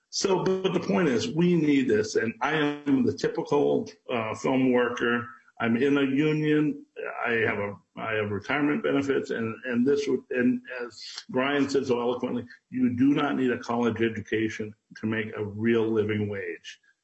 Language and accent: English; Duluth, Minnesota, United States; we grew up in Duluth. We moved there when I was 5 years old. She was 7 years old. Our parents divorced. We ended up with our grandparents, growing up in Duluth.